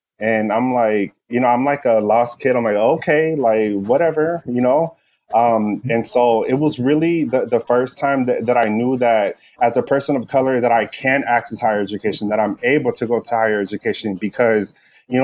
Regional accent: Los Angeles, California, United States; So I'm from South Central Los Angeles, specifically Leimert Park area. Born and raised here. I still live here, born and raised here my entire life.

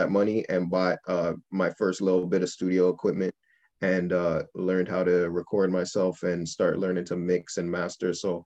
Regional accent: Toronto, Ontario, Canada; I'm from Toronto. I was born and raised here. Born at Mount Sinai Hospital.

